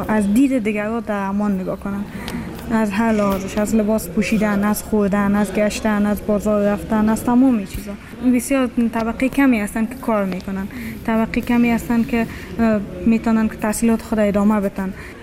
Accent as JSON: {"language": "Persian", "country": "Afghanistan", "said": "مردم تا میشنون که ما افغان هستیم از ما فرار میکنن"}